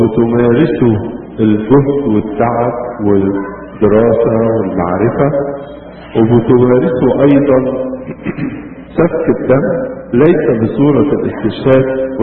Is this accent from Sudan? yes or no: no; Egypt; كانت الامور عندنا في مصر ماشية كده يعني بالرخاوة